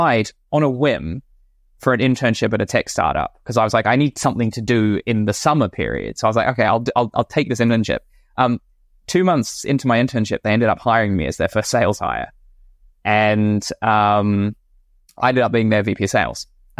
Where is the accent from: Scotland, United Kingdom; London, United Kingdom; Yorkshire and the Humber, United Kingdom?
London, United Kingdom; born there; So born central London